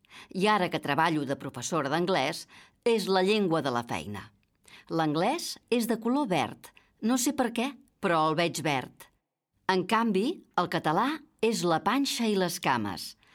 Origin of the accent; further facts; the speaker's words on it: Milan, Lombardy, Italy; first language Italian; Catalan is a second language; moved away; sóc de Milà. La meva primera llengua és l'italià, perquè amb els pares sempre he parlat italià.